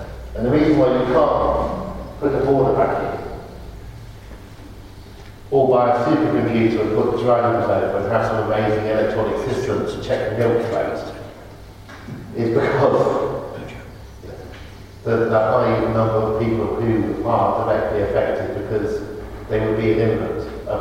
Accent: England, United Kingdom; I'm English

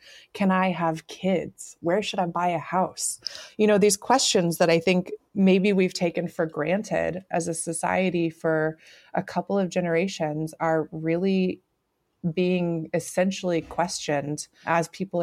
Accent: Colorado, United States; the whole wild land around where I grew up in Colorado now covered in houses.

